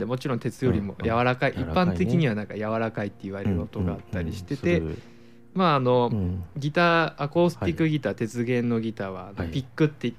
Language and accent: Japanese; Gero, Gifu, Japan; 僕の地元はあの岐阜県の下呂市なんですけど